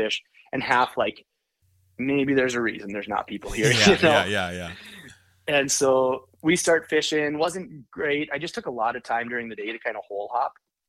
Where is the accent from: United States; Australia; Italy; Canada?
United States; Roseau, Minnesota; obviously, I grew up in Roseau, so Lake of the Woods is kind of my home body of water.